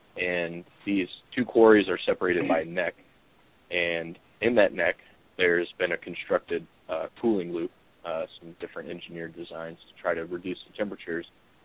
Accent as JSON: {"language": "English", "town": "Hazelwood", "region": "Missouri", "country": "United States", "tie": "born or raised there", "said": "dumped at Laddie Avenue in Hazelwood, Missouri. That's my hometown."}